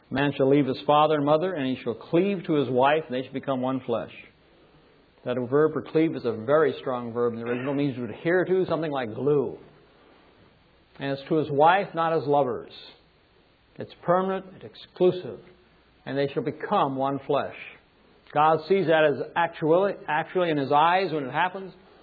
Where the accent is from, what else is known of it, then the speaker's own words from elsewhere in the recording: United Kingdom; I'm British. We're taught not to show our feelings.